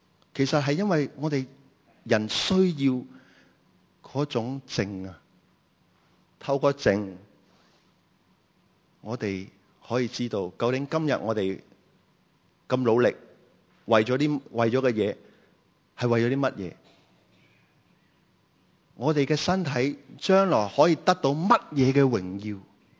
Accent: Hong Kong; 其实对我们香港人来讲呢是难的

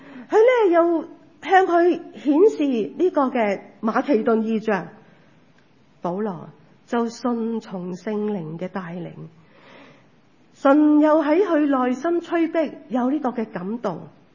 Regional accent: China; 即系去面对咧一啲嘅即系我哋中国人

